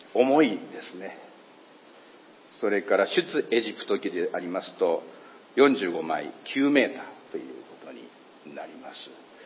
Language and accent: Japanese; Mie, Japan; 三重県育ちで、三重県には伊賀上野っていうところがありまして